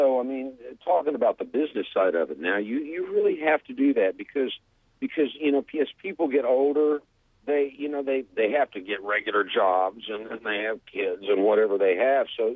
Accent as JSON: {"language": "English", "town": "San Antonio", "region": "Texas", "country": "United States", "tie": "born or raised there", "also_born_or_lived": "Corpus Christi", "said": "Well, I grew up in San Antonio, Texas, in Corpus Christi, Texas, and then kind of moved around to various different places within Texas."}